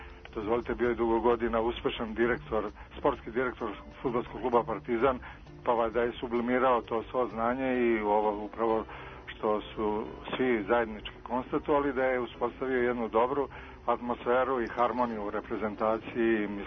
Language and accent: Serbian; Valjevo, Serbia; Ja sam iz Valjeva